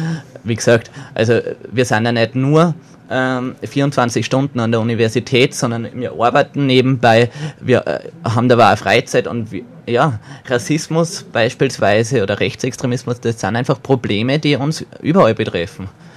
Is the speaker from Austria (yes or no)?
yes; Braunau, Upper Austria, Austria; Ich komme ursprünglich aus Braunau, bin dort aufgewachsen, bin dort in die HTL gegangen und war dort in der kommunistischen Jugend aktiv.